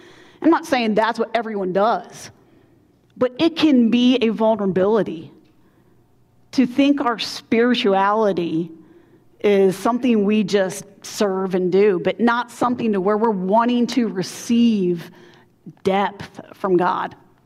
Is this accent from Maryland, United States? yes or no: yes; Maryland, United States; also born or lived in New England; Now, I grew up in Maryland, so I wasn't south or north. I was kind of like in the middle. So I grew up not too far from Baltimore.